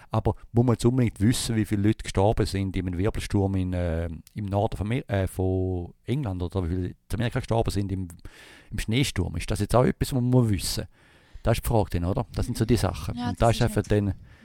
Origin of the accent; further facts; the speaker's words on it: Switzerland; Also wir sind schon extrem tagesschaulastig aufgewachsen in der Schweiz